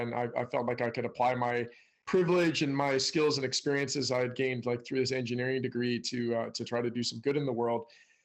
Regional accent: Calgary, Alberta, Canada; But I am a Canadian. I grew up in a city called Calgary in Western Canada.

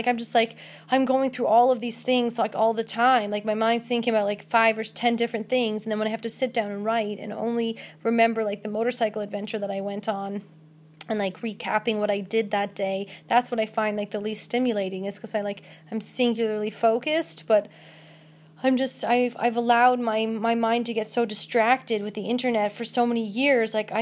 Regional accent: Canada; What country are you from? I'm from Canada.

